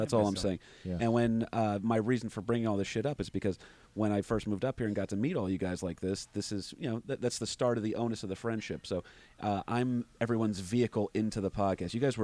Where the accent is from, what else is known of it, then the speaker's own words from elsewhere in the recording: New Jersey, United States; also born or lived in Florida; I came up from Florida. I'm born and raised in Jersey in Passaic County.